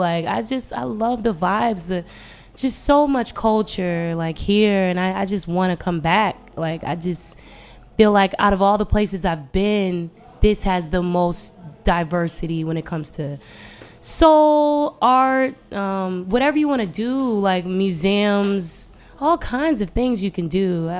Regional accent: Chantilly, Virginia, United States; I've had a lot of issues growing up in the Chantilly, Ashburn area.

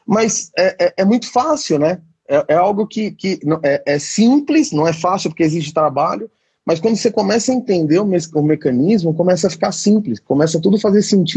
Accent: Sorocaba, São Paulo, Brazil; eu sou de Sorocaba.

